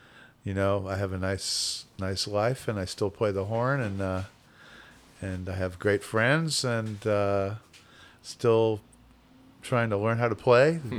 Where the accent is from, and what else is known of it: Philadelphia, Pennsylvania, United States